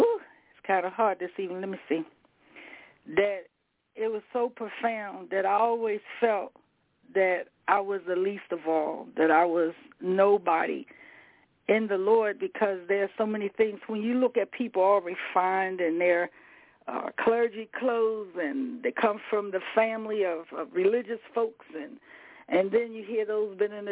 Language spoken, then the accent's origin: English; Baltimore, Maryland, United States; I'm a street girl. I'm from East Side here in Baltimore.